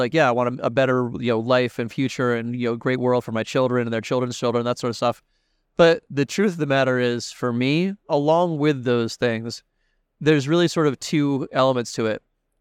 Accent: Massachusetts, United States; I come from Western Massachusetts, and I grew up in an era, kind of hippy-dippy granola part of Massachusetts, where acid rain was a big issue.

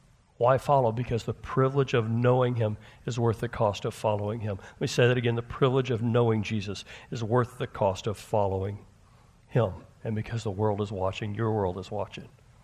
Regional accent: Texas, United States; I grew up in Texas, so I remember the sound of like hurricanes and tornadoes.

